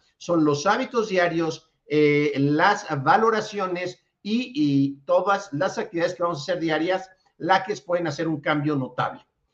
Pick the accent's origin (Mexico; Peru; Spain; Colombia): Mexico; Mexico City; de la Ciudad de México, de la Asociación Mexicana de Educación Deportiva.